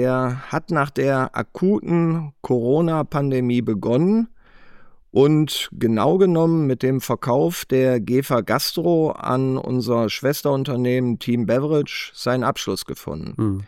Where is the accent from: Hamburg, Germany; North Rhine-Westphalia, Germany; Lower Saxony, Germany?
North Rhine-Westphalia, Germany; Wuppertal; born there; Ich bin 62 Jahre alt, verheiratet, gebürtiger Wuppertaler, der seit 25 Jahren jetzt im Münsterland lebt